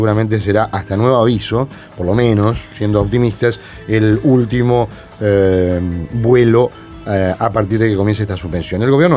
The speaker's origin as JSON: {"language": "Spanish", "country": "Uruguay", "said": "Me interesa la vida de los uruguayos, el país donde yo vivo, yo soy uruguayo."}